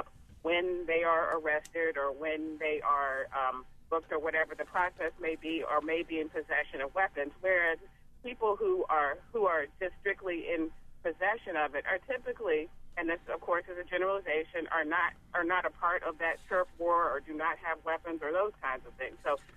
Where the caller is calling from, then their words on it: Baltimore, Maryland, United States; I'm calling from Baltimore City, and I work in education